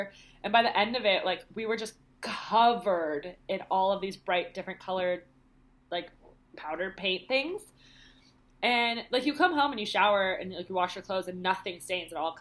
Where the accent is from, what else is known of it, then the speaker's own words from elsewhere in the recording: United States; accent: American; whereas I try to hide my American accent